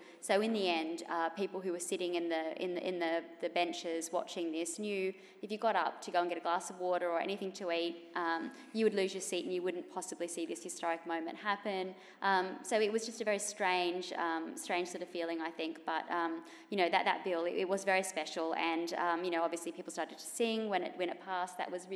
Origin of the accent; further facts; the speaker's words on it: Brisbane, Queensland, Australia; I mentioned earlier that I am from Brisbane